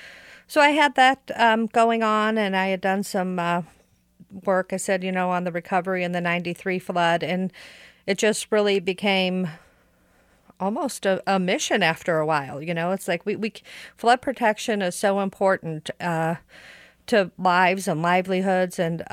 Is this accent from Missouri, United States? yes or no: yes; St. Louis, Missouri, United States; As I said, I grew up in St. Louis. I suffered flooding in my own homes on three separate occasions